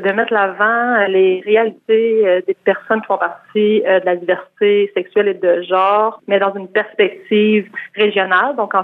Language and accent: French; Quebec, Canada; Moi, en fait, je suis originaire du Témiscamingue.